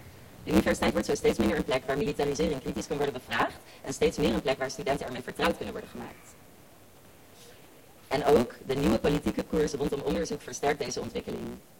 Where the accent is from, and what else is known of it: Amsterdam, North Holland, Netherlands; born or raised there